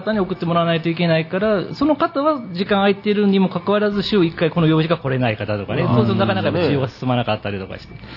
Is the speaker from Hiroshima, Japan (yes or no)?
no; Nara, Japan; もともと生まれも育ちも奈良ですので、ずっと地元にはいるところで